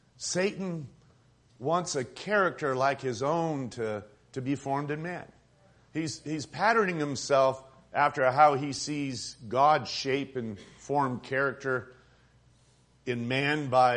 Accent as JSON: {"language": "English", "region": "Midwest", "country": "United States", "tie": "born or raised there", "said": "I actually was bothered by this as a Baptist. We were raised in the Midwest."}